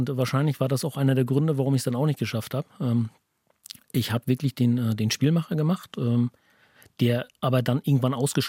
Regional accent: Teterow, Mecklenburg-Vorpommern, Germany; ich bin gebürtiger Teterower, deswegen kann ich mich fürs Bergringrennen auch begeistern.

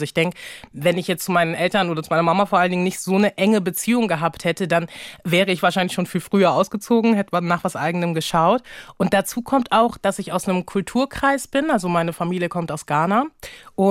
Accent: Hamburg, Germany; hier bei uns in Hamburg, wo ich selber ja auch wohne, groß geworden bin.

